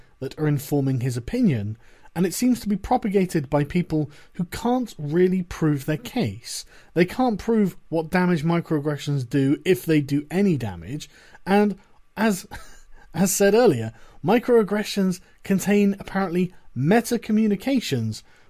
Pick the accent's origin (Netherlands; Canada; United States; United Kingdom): United Kingdom; England; If I moved to China, the fact that I'm English would be considered exotic.